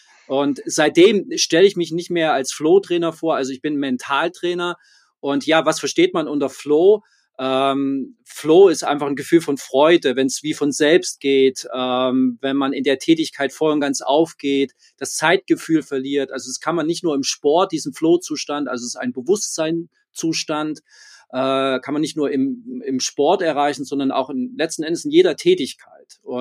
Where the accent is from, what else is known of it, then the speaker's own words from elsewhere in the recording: Leipzig, Saxony, Germany; born there; ich bin gebürtiger Leipziger, ich bin 44 Jahre, verheiratet, 2 Kinder